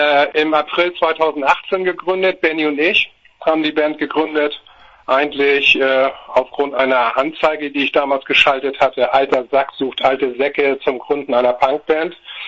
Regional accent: Hamburg, Germany; Ich komme ursprünglich aus Hamburg.

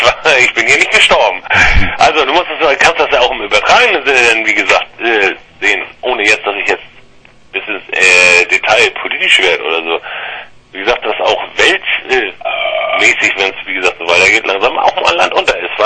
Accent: Schleswig-Holstein, Germany; wie man das eben als Norddeutscher oder gerade auch als Schleswig-Holsteiner ist, wir sind alle See verbunden, Meer verbunden

